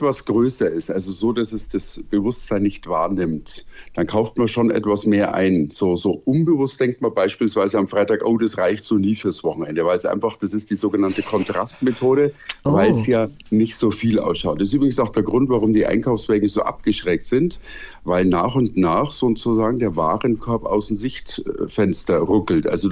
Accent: Bavaria, Germany; Als Bayer, das ist tatsächlich, das ist wahrscheinlich wie bei dir der Karneval, oder?

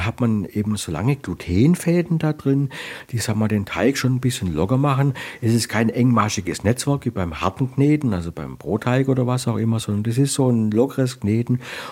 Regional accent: Baden-Württemberg, Germany; Also in meiner Umgebung, wo ich aufgewachsen bin, also auf der Ostalb, da hießen die Briegel Seelen.

